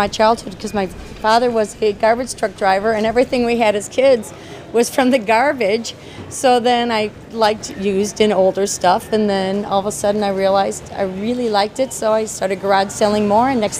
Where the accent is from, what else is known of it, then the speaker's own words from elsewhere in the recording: Springfield, Illinois, United States; from Springfield, Illinois.